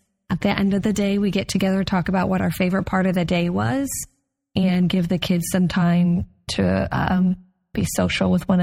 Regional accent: Wyoming, United States; I'm from Wyoming, by the way, I don't think I told y'all that. That's a northern state, so we like to hike, be outside, go swimming, go boating.

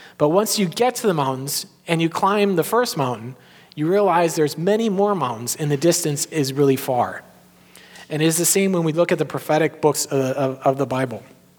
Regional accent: Chicago, Illinois, United States; now in New York, United States; But I have to explain a little bit in that I'm from Chicago, and people from Chicago who come to New York, mostly they come because they get a job transfer.

